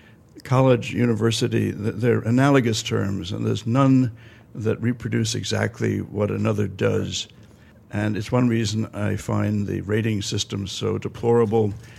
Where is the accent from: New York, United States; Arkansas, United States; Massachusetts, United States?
New York, United States; And since then, I've been living in New York, my hometown, enjoying very much writing and teaching theology again